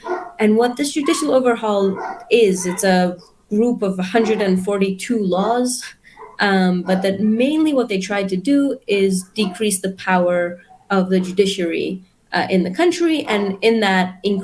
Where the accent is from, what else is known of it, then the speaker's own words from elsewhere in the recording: Jerusalem, Jerusalem District, Israel; I'm an activist from Jerusalem, born and raised